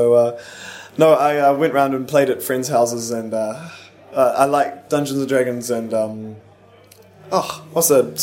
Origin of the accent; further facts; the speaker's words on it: New Zealand; now in London, United Kingdom; I'm from New Zealand. I'm 21 and I've been playing violin for 18 years.